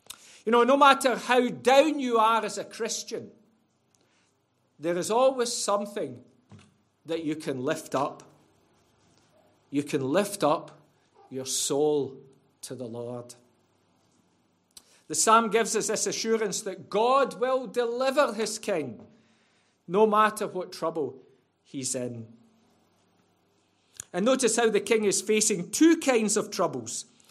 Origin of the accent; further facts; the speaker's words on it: Scotland, United Kingdom; I know that Ben said that I was from Scotland.